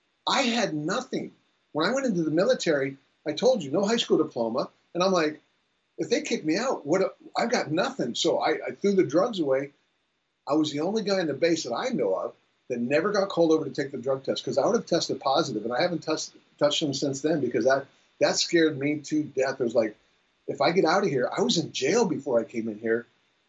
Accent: Maryland, United States; born there; I'm up to Maryland, born in Maryland.

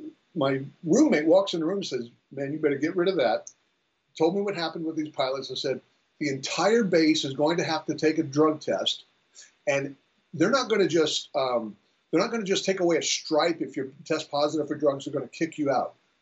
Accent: Maryland, United States; born there; I'm up to Maryland, born in Maryland.

